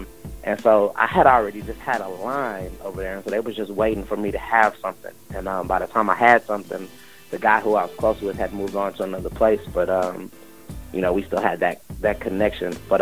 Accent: the South, United States; I'm from the South.

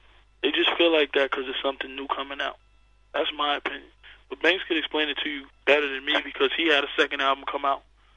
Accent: Queens, New York, United States; We're the guys from the bottom. That's the main thing. We're from Southside Jamaica, Queens.

